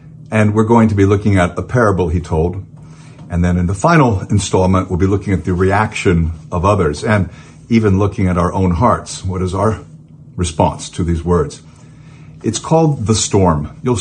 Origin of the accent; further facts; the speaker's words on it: Florida, United States; now in North Carolina, United States; American state of North Carolina. It's not my home state, that's Florida